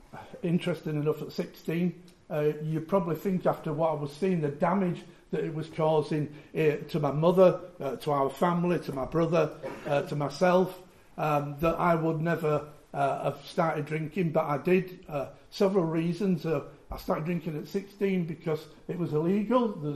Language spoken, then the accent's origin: English; Leeds, Yorkshire and the Humber, United Kingdom; now in York, United Kingdom; I'm from Leeds in Yorkshire. I now live in York. My mother was a nurse. She was a practicing Roman Catholic. I've got a younger brother.